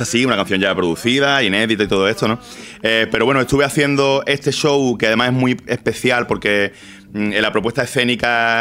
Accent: Málaga, Andalusia, Spain; Yo soy malagueño.

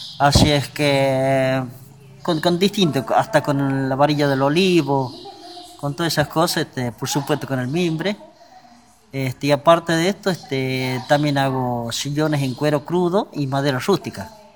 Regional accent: Anjullón, La Rioja, Argentina; soy de Anjullón y hace varios años que estoy haciendo cestería con poleo

